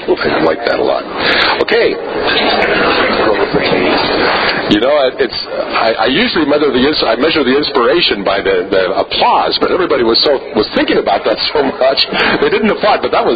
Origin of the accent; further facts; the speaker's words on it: St. Paul, Minnesota, United States; moved away; also born or lived in Los Angeles; My hometown was St. Paul, Minnesota. So we share a hometown. St. Paul, Minnesota, born in St. Paul, came in 1972.